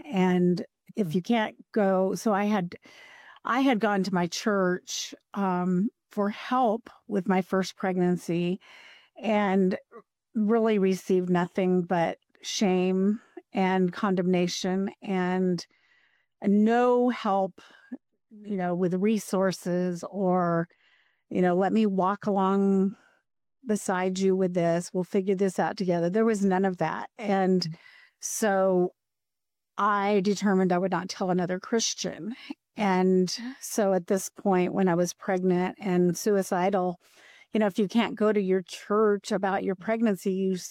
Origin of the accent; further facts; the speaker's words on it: Guatemala; I grew up in a Christian home. My parents were missionary Bible translators, and I grew up in Guatemala.